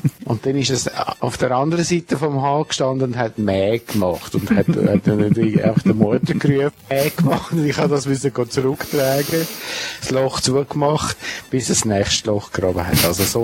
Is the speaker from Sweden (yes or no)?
yes; Stockholm, Stockholm County, Sweden; born there; first language Swedish; German is a second language; Ich bin in Stockholm geboren.